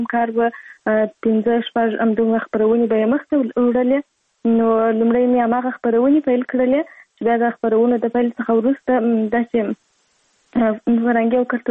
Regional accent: Kandahar, Afghanistan; born there

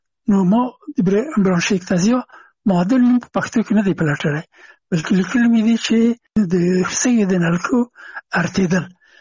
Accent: Afghanistan; هغه زه نه پېژندلم چې زه هم افغان یم، ما ته یې نه پېژندو چې افغان یم.

